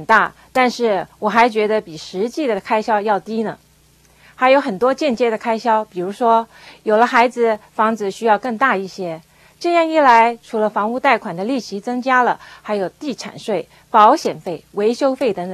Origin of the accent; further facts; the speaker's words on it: China; 而我们中国人比较节俭，花钱不是那么随心所欲